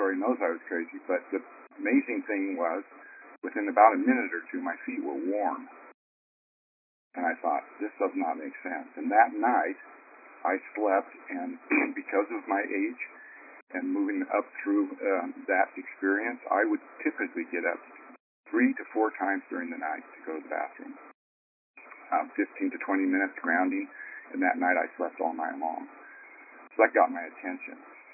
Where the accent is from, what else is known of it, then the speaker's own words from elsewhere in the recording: California, United States; I'm in the 60s, I grew up in the Bay Area